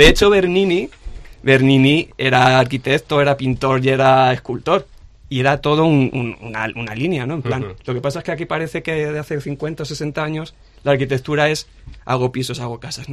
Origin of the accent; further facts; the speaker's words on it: Campo de Criptana, Castilla-La Mancha, Spain; Sí, de Campo de Criptana. Y pues eso, me empezaron a encargar.